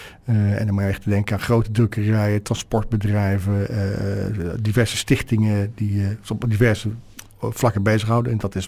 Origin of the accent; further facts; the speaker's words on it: Hoogvliet, South Holland, Netherlands; born there; Eigenlijk in de Rook van Rotterdam, bij Hoogvliet. En daar ben ik geboren.